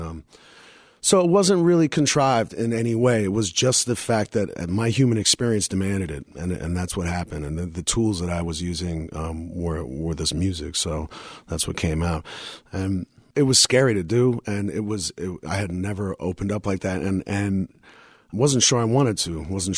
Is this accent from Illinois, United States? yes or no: no; New York City, New York, United States; it just made sense to me as a New Yorker. It was just something I didn't question. This was what was happening now. This was my city.